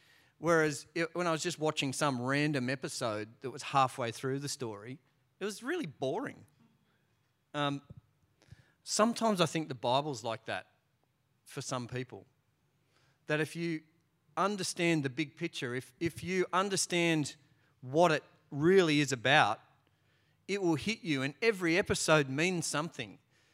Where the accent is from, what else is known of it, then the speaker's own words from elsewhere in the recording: Australia; I'm an Aussie.